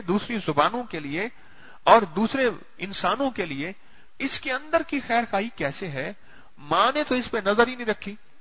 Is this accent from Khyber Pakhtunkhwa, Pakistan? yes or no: no; Ahmedpur East, Punjab, Pakistan; میں احمد پور شرکیہ کا رہنے والا ہوں.